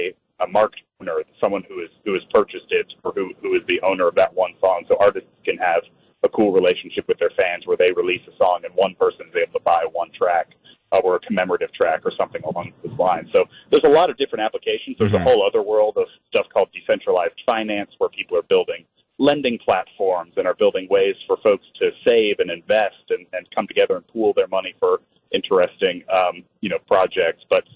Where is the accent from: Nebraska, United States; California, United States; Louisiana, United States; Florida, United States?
California, United States; I'm doing fantastic, apart from the fact that I'm actually from the Bay Area originally.